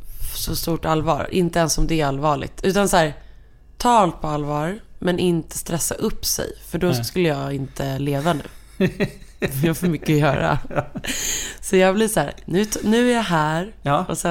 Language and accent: Swedish; Skogås, Stockholm County, Sweden; Tills jag var 6 bodde jag i alla fall i Skogås. På Revivägen 50.